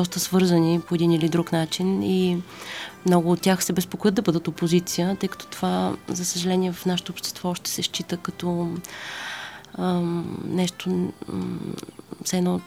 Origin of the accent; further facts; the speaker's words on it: Stara Zagora, Stara Zagora Province, Bulgaria; born there; Роден съм в Стара Загора, но като цяло живота ми, детството ми е преминало... Летата ми са минавали в Лозенец и след като родих детето си и реших, че ще живея в този край